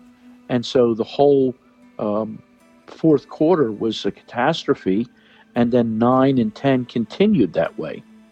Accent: Doylestown, Pennsylvania, United States; Growing up in Doylestown 40 years ago, 50 years ago

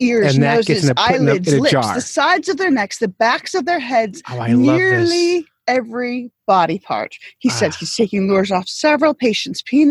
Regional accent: New York, United States; 607 is my hometown's area code.

